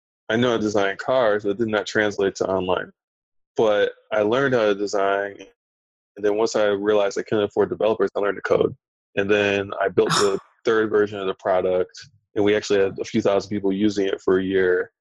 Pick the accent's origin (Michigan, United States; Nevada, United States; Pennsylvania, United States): Michigan, United States; Lansing; I'm from Lansing, Michigan, Detroit, right? So I grew up in a car culture.